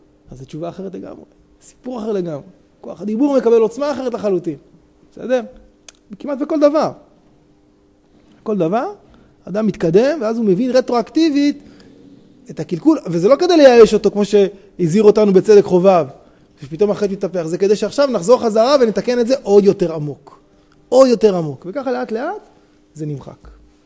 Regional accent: Petah Tikva, Central District, Israel; אני זוכר בתור ילד, חוויית ילדות. בית כנסת של ההורים שלי היה על הכביש הראשי, בפתח תקווה שם.

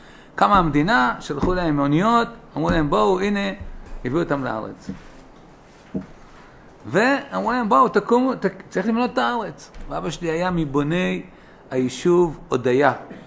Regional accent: Tel Aviv, Tel Aviv District, Israel; גדלתי בתל אביב כבר.

